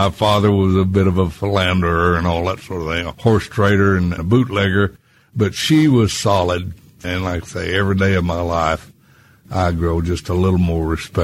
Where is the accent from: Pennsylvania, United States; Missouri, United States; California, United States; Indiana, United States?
Pennsylvania, United States; Bobtown; born there; When I was born in Bobtown, there was a doctor in attendance at my home, Dr. John Lawson.